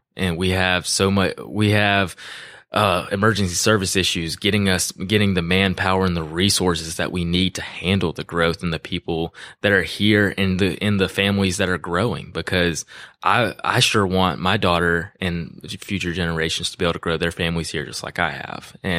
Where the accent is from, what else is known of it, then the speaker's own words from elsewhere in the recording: South Carolina, United States; So, I am born and raised in Greenville County.